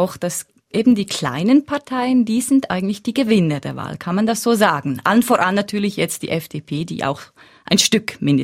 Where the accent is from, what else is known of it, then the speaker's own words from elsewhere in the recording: Switzerland; Bei uns in der Schweiz hat man die Konkordanz, ein eigentlich gleiches System. Bei uns in der Schweiz ist das Nonplusultra.